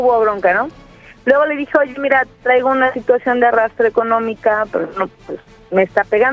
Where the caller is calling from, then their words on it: San Luis Potosí, Mexico; Desde San Luis Potosí.